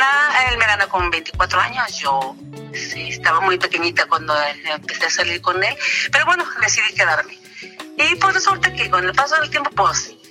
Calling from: León, Guanajuato, Mexico; De León, Guanajuato.

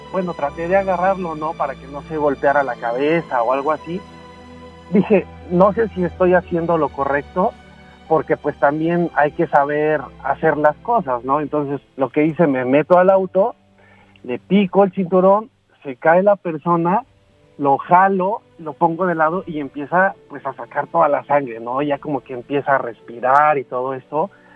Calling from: Xalapa, Veracruz, Mexico; de Jalapa, Veracruz.

